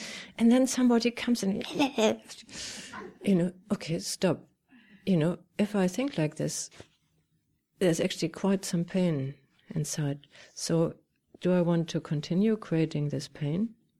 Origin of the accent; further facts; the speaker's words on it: Germany; so I was brought up in German, in Germany.